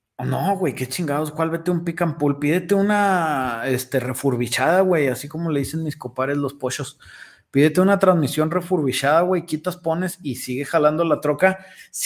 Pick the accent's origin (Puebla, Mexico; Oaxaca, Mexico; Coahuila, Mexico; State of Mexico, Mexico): Coahuila, Mexico; Saltillo; soy de Saltillo, Coahuila, compadre. Estoy aquí en En Saltillork, así le decimos de cariño o Saltirranch